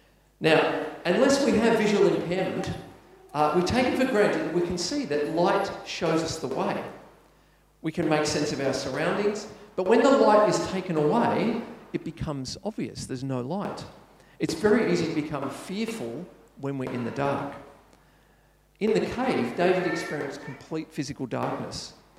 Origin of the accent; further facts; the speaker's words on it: Katoomba, New South Wales, Australia; I grew up in Katoomba